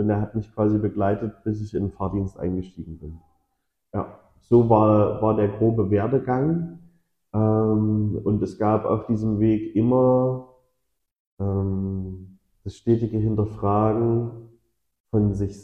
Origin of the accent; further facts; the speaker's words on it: Saxony, Germany; ich bin in der christlichen Jugendarbeit groß geworden. Ich komme aus dem Erzgebirge, und da ist bis jetzt die christliche Jugendarbeit noch sehr, sehr stark vertreten.